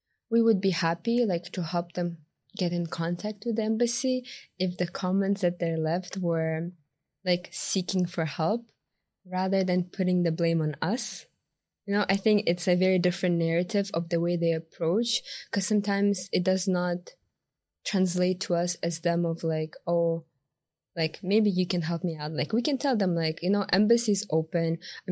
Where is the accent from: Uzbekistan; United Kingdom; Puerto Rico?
Uzbekistan; Tashkent; English is a second language; I was born and raised in Tashkent, but my family is originally from Samarkand.